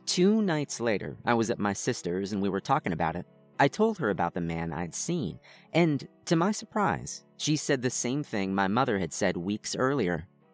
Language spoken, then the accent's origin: English; Ohio, United States; moved away as an adult; also born or lived in Washington, D.C.; now in Florida, United States; after having spent most of my younger years being raised and educated in Ohio, I struck out on my own. After 5 years in DC and almost 1 year in Florida, I've been relatively happy with my choices. But I do miss Ohio in the fall time